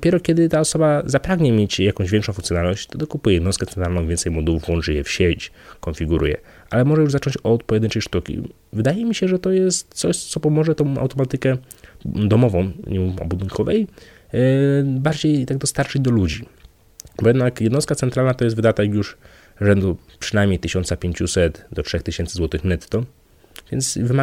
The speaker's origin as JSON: {"language": "Polish", "town": "Wrocław", "region": "Lower Silesian Voivodeship", "country": "Poland", "said": "myślałem, że najpierw będziemy zawojowywać Wrocław, skąd pochodzę"}